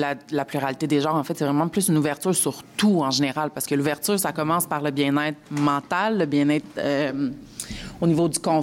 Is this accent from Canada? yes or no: yes; Montreal, Quebec, Canada; now in Quebec City, Canada; moi, je suis native de Montréal.